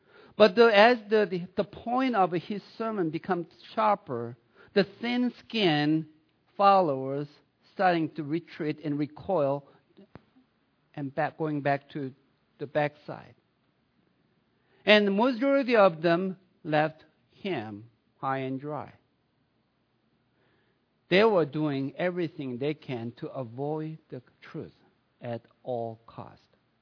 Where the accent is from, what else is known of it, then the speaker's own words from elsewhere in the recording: Sweden; accent: Swedish; Maybe one of them, many reasons might be because of my heavy Swedish accent.